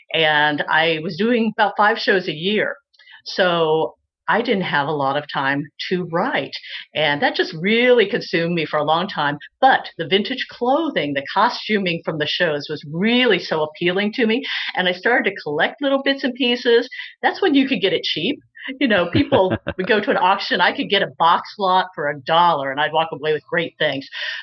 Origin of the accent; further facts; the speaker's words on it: Illinois, United States; I grew up in Central Illinois, and books were really my passion, reading, because I was surrounded by corn and bean fields.